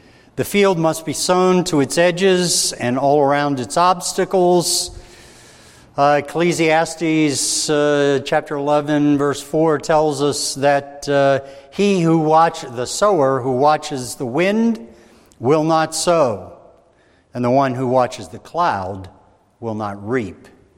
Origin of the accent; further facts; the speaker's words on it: Northeast, United States; You know, I'm from the Northeast. I grew up around fields that had large limestone things in the middle of it